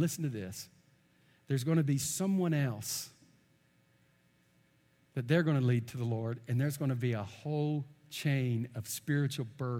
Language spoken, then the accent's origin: English; United States; As an American, I do support religious freedom.